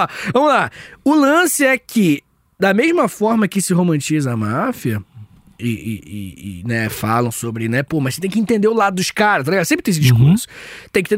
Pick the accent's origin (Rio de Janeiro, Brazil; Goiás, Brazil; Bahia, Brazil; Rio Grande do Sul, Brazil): Rio de Janeiro, Brazil; Angra dos Reis; que eu sou do Rio, né? De Angra dos Reis, mais especificamente.